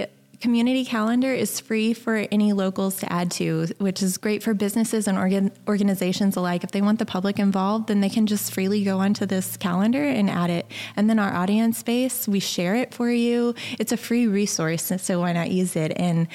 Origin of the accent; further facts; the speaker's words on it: Beaumont, Texas, United States; also born or lived in Abilene; I was born and raised here in Beaumont and had graduated from Lamar and then married and moved up to Abilene for a good spell. And then we ended up back down this way in 2016.